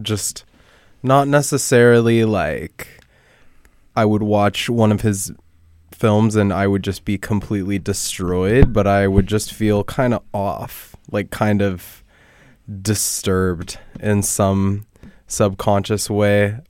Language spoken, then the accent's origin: English; Seattle, Washington, United States; because I grew up in Seattle, and a few times through my childhood, like ended up like having like a soccer game